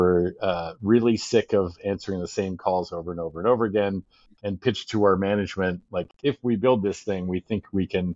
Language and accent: English; Canada; moved away as an adult; now in United States; I grew up in Canada. I wanted to get to the States. I was born in the States, so I had dual citizenship